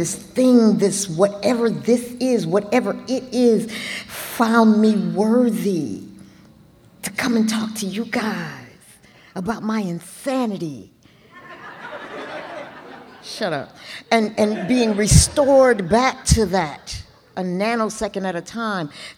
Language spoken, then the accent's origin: English; Atlanta, Georgia, United States; also born or lived in Los Angeles; I'm out here from Atlanta, Georgia, by way of Los Angeles, California.